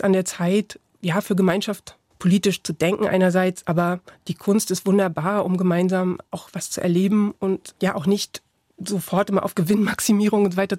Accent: Saxony-Anhalt, Germany; Ich bin selbst in einem kleinen Dorf groß geworden in Sachsen-Anhalt.

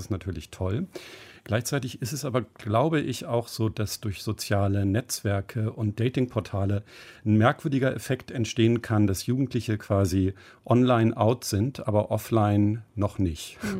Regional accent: Hamburg, Germany; Ich bin in Hamburg aufgewachsen.

